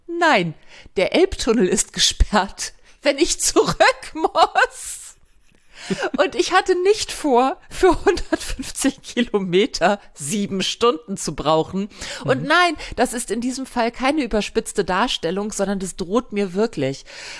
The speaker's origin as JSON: {"language": "German", "region": "Hamburg", "country": "Germany", "tie": "born or raised there", "said": "in Hamburg ist es so, meine Heimatstadt"}